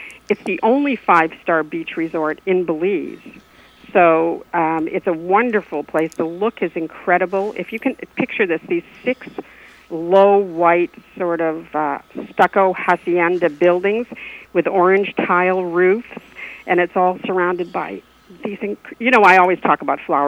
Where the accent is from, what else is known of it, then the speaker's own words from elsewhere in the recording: Massachusetts, United States; It's about the size of Massachusetts, my home state